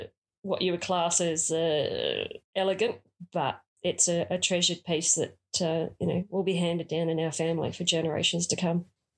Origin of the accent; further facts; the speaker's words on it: Campbelltown, South Australia, Australia; We grew up in Campbelltown of Adelaide. We lived in a little housing commission home.